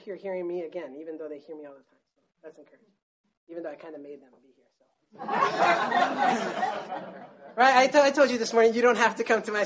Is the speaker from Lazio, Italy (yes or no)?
yes; Rome, Lazio, Italy; I grew up in Rome, Italy.